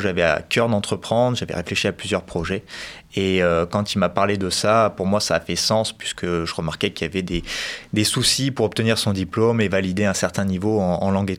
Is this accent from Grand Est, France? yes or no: no; Blesle, Auvergne-Rhône-Alpes, France; Je suis originaire de Blesle, un petit village en Haute-Loire.